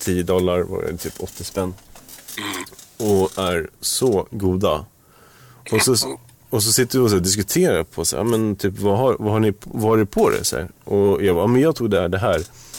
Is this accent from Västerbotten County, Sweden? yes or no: no; Stockholm, Stockholm County, Sweden; jag som inbiten stockholmare